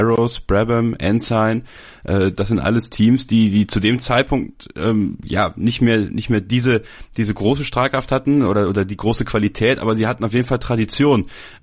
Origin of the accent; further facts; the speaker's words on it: Wallonia, Belgium; born there; das ist so kurz nach meiner, also vor meiner Heimat, ich bin in der Nähe geboren von Spa